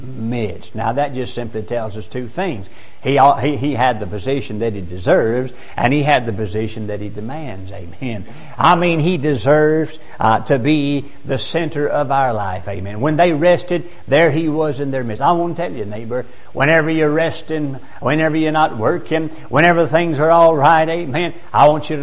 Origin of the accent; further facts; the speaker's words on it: Gulfport, Mississippi, United States; born there; I could have been born in South Africa. I could have been born in Ethiopia, Bangladesh, or Thailand. But I was born in Gulfport, Mississippi.